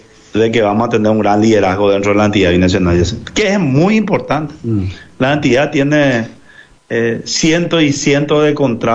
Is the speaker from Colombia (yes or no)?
no; Paraguay; Si finalmente todos somos paraguayos